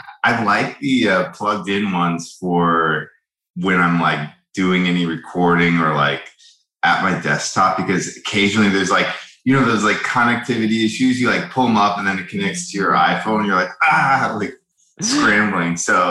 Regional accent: Ventura, California, United States; In Southern California, Ventura. It's sort of up the coast from LA.

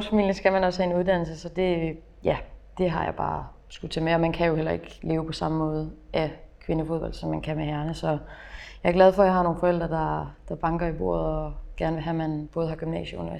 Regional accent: Middelfart, Region of Southern Denmark, Denmark; Jeg startede i Middelfart. Jeg er født i Middelfart også.

